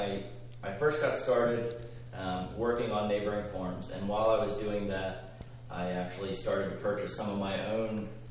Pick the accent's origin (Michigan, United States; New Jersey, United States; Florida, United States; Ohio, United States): New Jersey, United States; Asbury; I grew up in Asbury, New Jersey, which is, north of here a little ways.